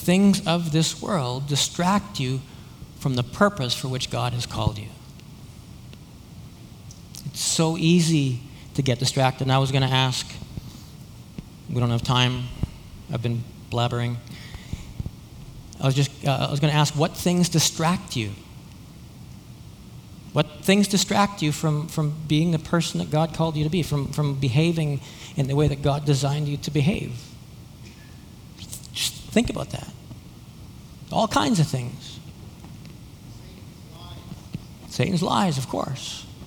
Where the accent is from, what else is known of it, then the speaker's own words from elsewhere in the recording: Alberta, Canada; I'm from Alberta, and I didn't know a lot about salmon fishing before.